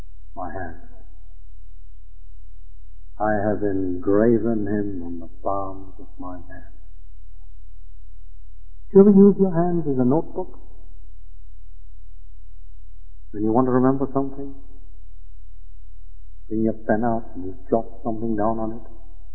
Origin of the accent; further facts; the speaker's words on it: India; I grew up in India.